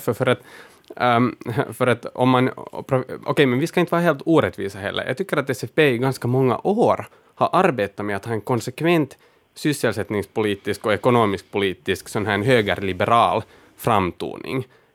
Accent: Turku, Southwest Finland, Finland; jag har vuxit upp i Åbo där jag faktiskt då var aktiv i SFPs ungdomsförbund.

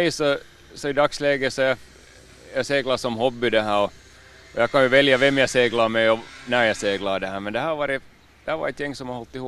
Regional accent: Finland; när vi kom hem från Dubai för länge sedan det här, så sa jag att Chris att nu är jag tillbaka i Finland

